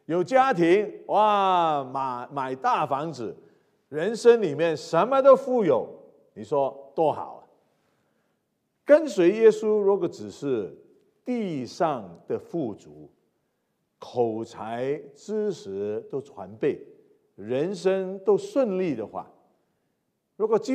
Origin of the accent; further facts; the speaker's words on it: Hong Kong; first language Cantonese; Chinese is a second language; 会听天津话，会听上海话，但我不讲的，因为什么？我是香港仔嘛，我是香港人嘛，所以我从来啊就是讲广东话，直到20来年前，在我们教会说，哎呀，我们要做国语事工，我就抬着鸭子上架，就开始讲国语。